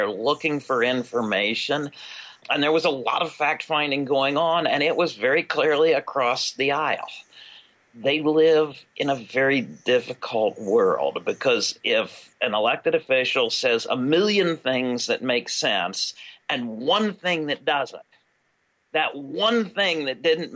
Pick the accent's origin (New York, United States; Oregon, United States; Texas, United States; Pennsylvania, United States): Pennsylvania, United States; And as I'll talk about at Albion, I come to you from Pennsylvania, Penn's Woods.